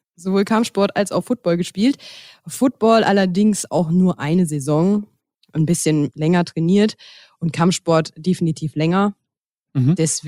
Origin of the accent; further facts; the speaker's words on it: Rhineland-Palatinate, Germany; also born or lived in Cologne; Ursprünglich komme ich aus dem Westerwald. Oh, du schöner Westerwald. Mhm. Und ich habe tatsächlich auch ein paar Jahre in Köln gelebt, ja.